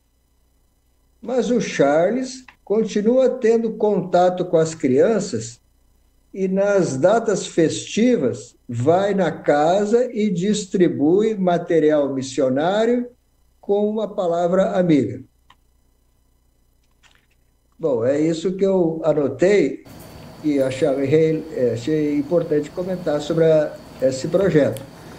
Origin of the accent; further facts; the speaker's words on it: Rio Grande do Sul, Brazil; now in Itaboraí, Brazil; Bom, eu sou gaúcho